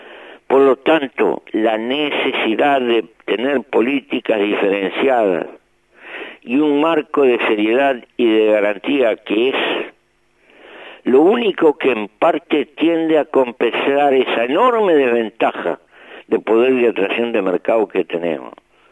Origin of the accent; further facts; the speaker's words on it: Uruguay; hemos padecido como cualquier uruguayo las dificultades.